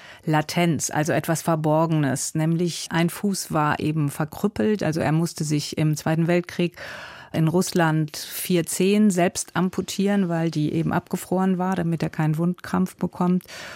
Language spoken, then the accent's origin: German; Cologne, North Rhine-Westphalia, Germany; ich bin in Köln eigentlich in der Großstadt aufgewachsen, aber in einem Vorort Köln-Bickendorf und dieses Dorf, das steht auch. Ich bin eigentlich, obwohl ich 62 geboren bin, habe ich immer das Gefühl, ich bin wie in den 50er Jahren aufgewachsen.